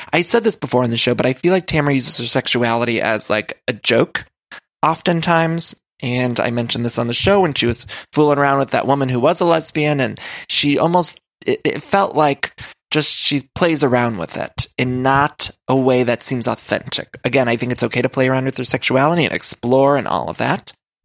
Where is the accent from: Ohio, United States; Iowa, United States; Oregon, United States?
Ohio, United States; accent: Ohio; And I know people write me and say that I have a very Ohio accent. Sometimes my Chicago accent comes out, but I don't know what it is.